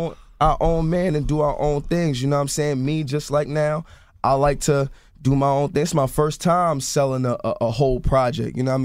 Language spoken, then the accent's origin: English; Harlem, New York, United States; But I guess I'm from Harlem, so I understand what he meant by, you know, me putting everything in yourself.